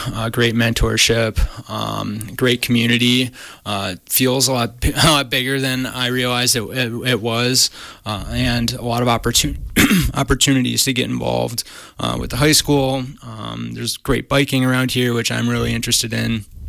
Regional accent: Milwaukee, Wisconsin, United States; I'm from Milwaukee, Wisconsin, initially, and stayed in the Midwest throughout my studies.

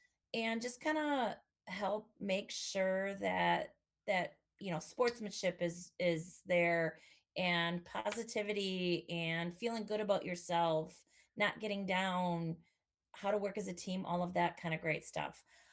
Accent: Dallas, Texas, United States; yeah, I grew up in West Dallas.

